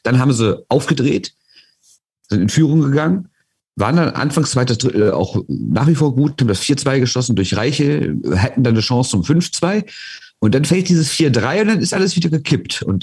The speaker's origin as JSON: {"language": "German", "region": "Rhineland", "country": "Germany", "said": "es ist bei uns im Rheinland ein völlig gängiger Spruch"}